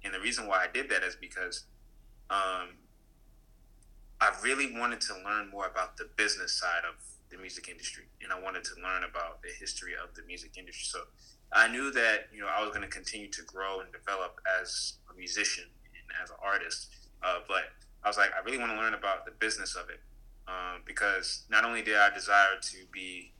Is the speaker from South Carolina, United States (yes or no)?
yes; Florence, South Carolina, United States; So I am from, well, again … I'm from Florence, South Carolina.